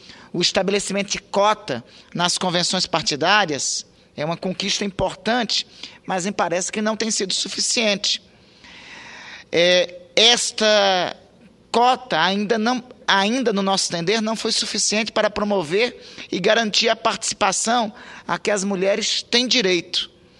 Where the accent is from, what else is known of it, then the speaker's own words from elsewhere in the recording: Amapá, Brazil; as mulheres do estado que eu venho, do Amapá